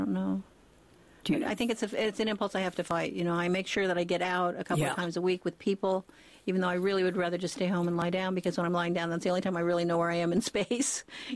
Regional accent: Arizona, United States; I grew up in Arizona. I love it. I'm a part of the desert. I feel like really I'm from the Sonoran Desert, which extends to both sides of the border.

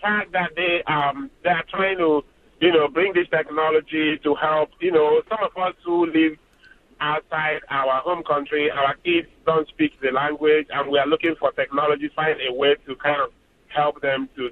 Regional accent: Eastern Nigeria, Nigeria; I come from Nigeria, Eastern Nigeria. I'm Igbo.

